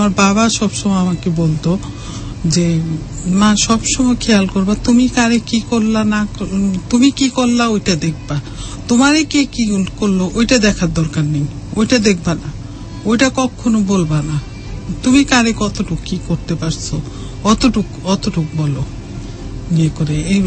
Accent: Bangladesh; also born or lived in Dhaka; আমি class four পর্যন্ত আমি ঢাকায় ছিলাম, ক্লাস ফোর থেকে আমি গ্রামে চলে গেছি, গ্রামে ক্লাস নাইন পর্যন্ত

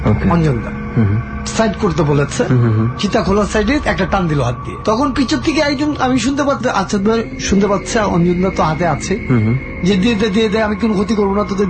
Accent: Dhaka, Dhaka Division, Bangladesh; আমার বাড়ি হলো হাজারীবাগ

